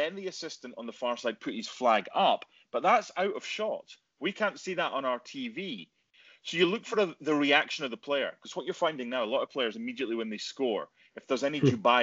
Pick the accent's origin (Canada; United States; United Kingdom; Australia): United Kingdom; Paul Gascoigne, just being British, was someone that you always want your countrymen and countrywomen to do well when they go overseas, or I do.